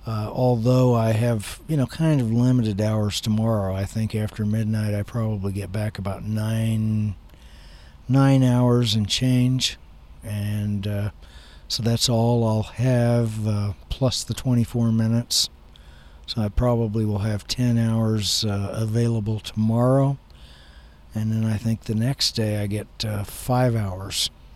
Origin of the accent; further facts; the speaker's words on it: Kansas, United States; Of course, I was born and raised in Kansas, and when I was a kid kind of growing up, I lived probably the first 24 years of my life mostly in Kansas